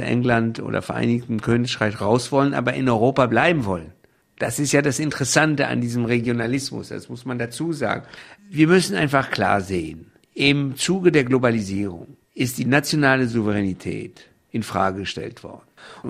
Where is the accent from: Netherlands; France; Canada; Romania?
France; now in Germany; also meine Eltern sind ja 33 aus Deutschland geflohen. Ich bin in Frankreich zuerst aufgewachsen, dann nicht in Deutschland.